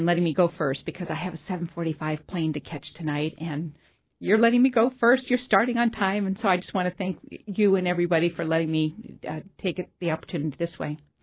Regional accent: Fairbanks, Alaska, United States; we grew up in Fairbanks, and we both went to Lathrop High School

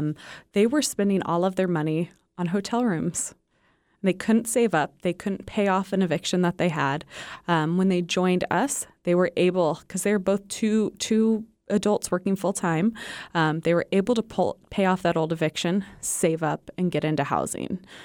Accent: Kansas City, Missouri, United States; I mean, I'm from Kansas City, so I feel a little...

